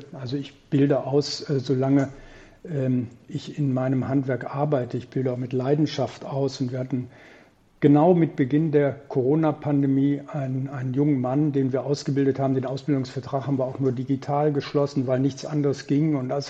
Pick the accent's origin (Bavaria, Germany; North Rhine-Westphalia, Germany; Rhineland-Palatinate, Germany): North Rhine-Westphalia, Germany; Düsseldorf; ich bin Düsseldorfer, ich bin Vater von zwei wunderbaren Kindern, ich bin Großvater von drei wunderbaren Enkelkindern